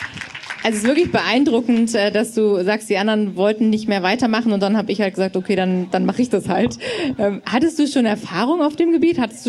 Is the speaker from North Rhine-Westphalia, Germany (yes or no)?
no; Hamburg, Germany; Also wir kommen aus Hamburg